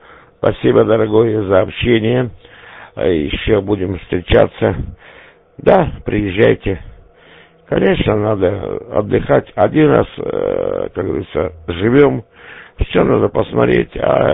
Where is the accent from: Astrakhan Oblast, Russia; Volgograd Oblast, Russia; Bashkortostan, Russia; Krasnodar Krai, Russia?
Krasnodar Krai, Russia; А сам я с Кубани.